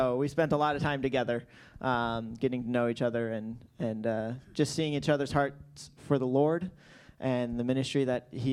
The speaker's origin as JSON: {"language": "English", "region": "Wisconsin", "country": "United States", "tie": "born or raised there", "said": "I grew up in Wisconsin, born and raised in the same house. I am a cheesehead, born and raised, and proud of it."}